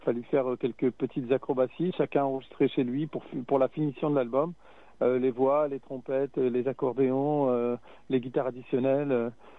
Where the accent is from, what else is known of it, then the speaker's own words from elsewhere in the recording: Roubaix, Hauts-de-France, France; born there; now in Bergerac, France; mon voyage de Roubaix à Bergerac, comment je suis né à Roubaix et aujourd'hui j'habite dans cette ville, et comment, pour moi, ces deux villes sont mes deux chez moi.